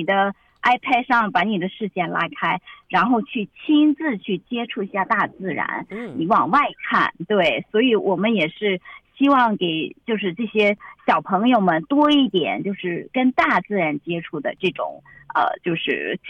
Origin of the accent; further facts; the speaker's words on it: Nanbazi, Inner Mongolia, China; 这个村庄已经没有了。我们是其实这个南巴子它是就是一个在四子王旗的下面的一个很小很小的一个很角落的一个小山村，我们只有18户人家。